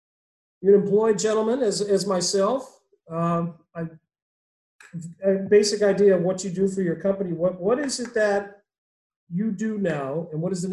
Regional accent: Portland, Oregon, United States; I grew up in Portland.

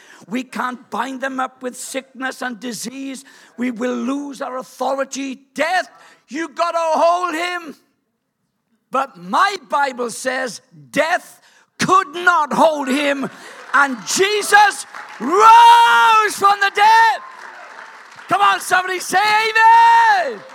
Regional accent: Wales, United Kingdom; I got a vivid imagination. I'm a Welsh bloke. You know what I mean? We just dream things.

